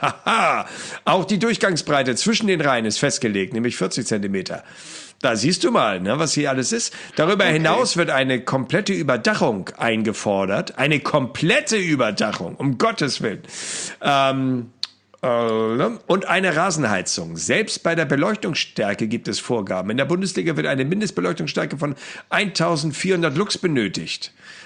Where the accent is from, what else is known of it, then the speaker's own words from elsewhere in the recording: Hamburg, Germany; wie peinlich wäre das bitte für mich als Hamburger